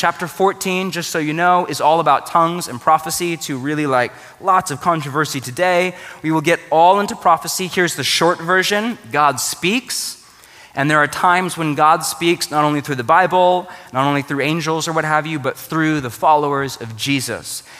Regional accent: Portland, Oregon, United States; I'm from Portland, okay?

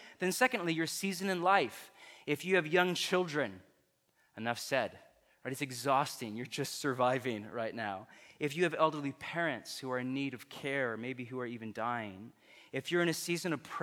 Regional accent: California, United States; My dad is, like, obsessive about basketball, and I grew up in the Bay Area.

